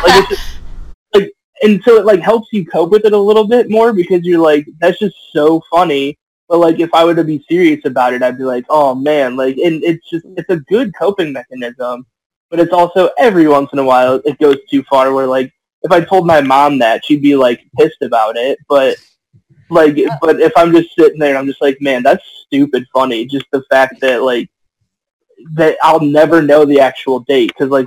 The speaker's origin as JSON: {"language": "English", "town": "Toledo", "region": "Ohio", "country": "United States", "said": "because I'm originally from Toledo. So I went back home"}